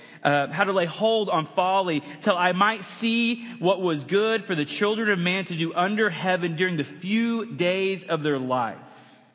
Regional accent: United States; It said that it was 220 liters, but I'm American, so I don't even know what a liter is.

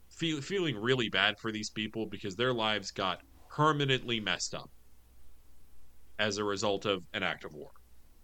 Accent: United States; but as an American in 2024 watching this movie, I felt overwhelming white guilt.

